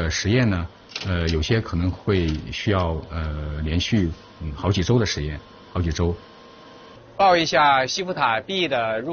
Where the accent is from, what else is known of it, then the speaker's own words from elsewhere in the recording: China; 我们也形成了我们中国人自己的这个二氧化碳的捕集技术